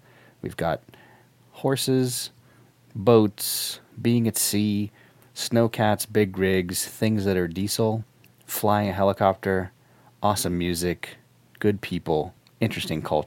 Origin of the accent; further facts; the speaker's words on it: Florida, United States; I grew up in Florida, and we occasionally would end up out on a boat with friends 30 or so miles out fishing